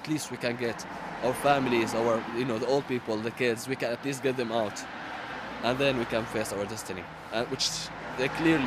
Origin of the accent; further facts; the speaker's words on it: Syria; also born or lived in Jordan; now in Ireland; I'm from Syria originally. My family left Syria in the 80s basically after Hama massacre, and we're in Jordan since then, and I moved to Ireland 2 years ago.